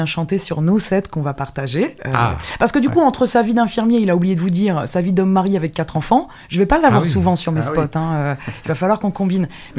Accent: Poland; je suis polonaise.

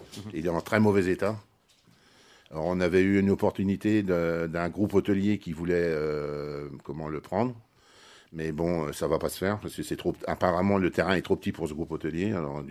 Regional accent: Crépy-en-Valois, Hauts-de-France, France; Je suis originaire de la région. Mes grands-parents habitaient à Assy-en-Mulsien depuis 1922. Enfin voilà, je suis né à Crépy-en-Valois.

